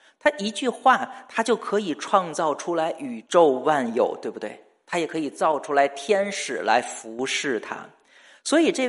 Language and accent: Chinese; Beijing, China; 那我小的时候呢，住在北京啊